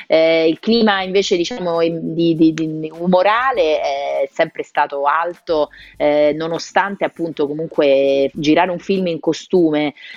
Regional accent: Rome, Lazio, Italy; noi che siamo romani sappiamo non è più così

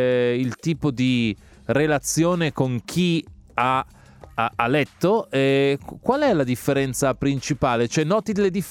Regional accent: Saronno, Lombardy, Italy; now in Milan, Italy; Io tra l'altro cresco non tanto lontano da dove tu stai, perché sono cresciuto a Saronno, tu sei più spostato verso il lago

